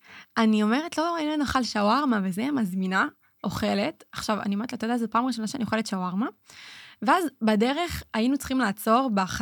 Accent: Haifa District, Israel; now in Tel Aviv, Israel; אבל אני, במקור כאילו מהקריות, ואחרי זה שכאילו התחלתי את צמסן, עברתי לחיפה. המעבר לתל אביב היה קשוח

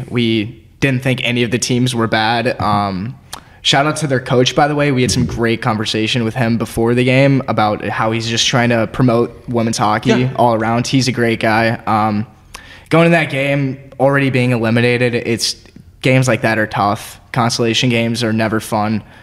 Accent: Philadelphia, Pennsylvania, United States; born there; I was born in Philadelphia, so go Flyers.

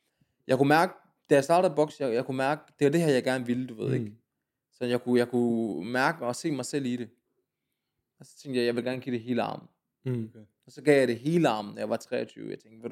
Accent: Jutland, Denmark; da jeg er fra Jylland oprindeligt

